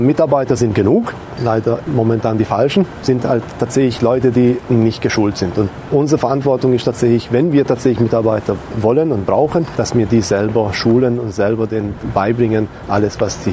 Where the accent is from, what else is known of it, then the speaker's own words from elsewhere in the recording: Romania; German is a second language; moved away as an adult; now in Germany; Ich komme aus Rumänien. Ich bin jetzt vor 25 Jahren ausgewandert.